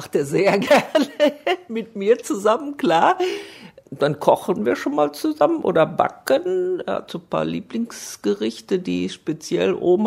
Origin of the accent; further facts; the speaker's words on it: North Rhine-Westphalia, Germany; Mein Bruder und ich, wir sind aufgewachsen im Braunkohlengebiet bei Köln, in einem Abraumgebiet.